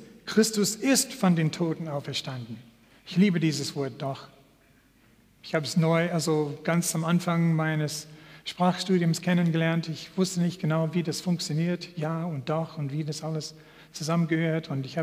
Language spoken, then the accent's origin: German; Canada; German is a second language; Ich bin Kanadier und ich denke, ich verstehe diese deutsche Formulierung.